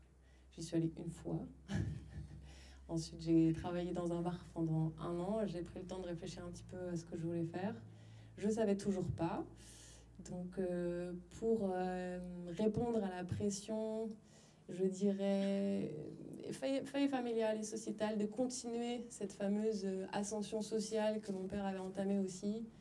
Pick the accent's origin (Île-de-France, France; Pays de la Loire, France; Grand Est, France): Pays de la Loire, France; J'ai grandi en Pays de la Loire, dans un petit village de 1500 habitants. Je viens d'une famille qui n'a rien à voir avec la création, mais vraiment rien. Mon père est transfuge de classe, donc il est issu d'une classe populaire.